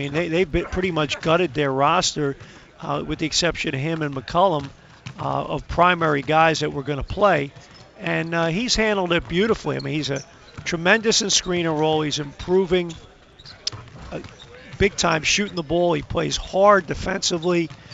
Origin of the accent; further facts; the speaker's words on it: United States; And I'm an American, and I'm embarrassed to be it right now.